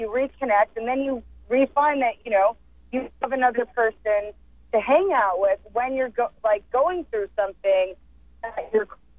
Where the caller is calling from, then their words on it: Newbury Park, California, United States; I'm calling from Newbury Park on my way to school.